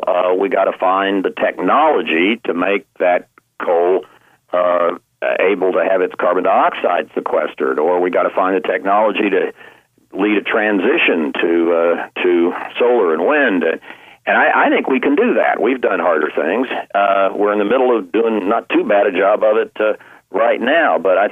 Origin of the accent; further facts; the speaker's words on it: Oklahoma, United States; as I said, my home state of Oklahoma